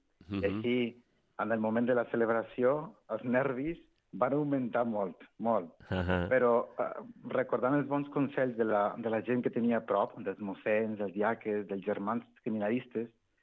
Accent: Ixtlán del Río, Nayarit, Mexico; Jo he nascut a Mèxic, com ja ho has mencionat molt bé, i amb molta il·lusió de treballar i fer el bé. Clar, vinc d'un poblet molt petit, que és Ixtlán del Río

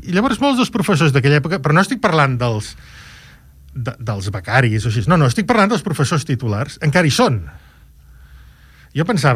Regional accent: Girona, Catalonia, Spain; jo soc de Girona, i per tant el meu alcalde durant 23 anys, Joaquim Nadal

